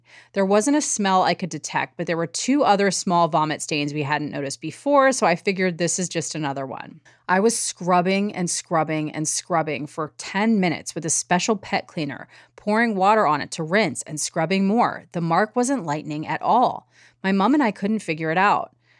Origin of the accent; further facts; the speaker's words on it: Canada; During the winter, we're Canadian, Mom keeps her hibiscus tree in there.